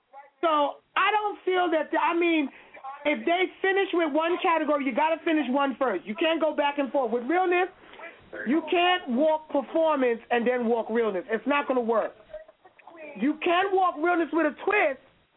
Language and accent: English; Brooklyn, New York, United States; We grew up together in Brooklyn.